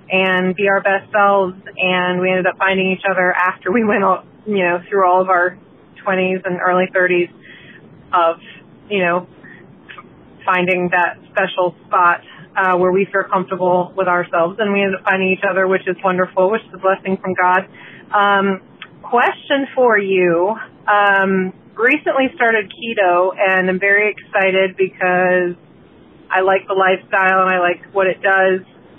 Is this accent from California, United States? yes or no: no; Jacksonville, Florida, United States; I'm from Jacksonville, Florida, and I recently got engaged and am super excited about getting married.